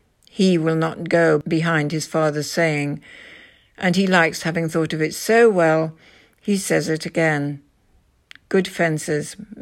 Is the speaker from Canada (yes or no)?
no; Yorkshire and the Humber, United Kingdom; Stone walls have always been part of my landscape, growing up on the North Sea near the Yorkshire Dales.